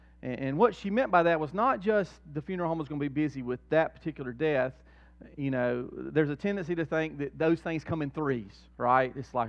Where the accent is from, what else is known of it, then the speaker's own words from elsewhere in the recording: Whitmire, South Carolina, United States; Now, y'all know I grew up in Whitmire. Whitmire is a small town. I think when I lived there, population 1,500, 2,000 people.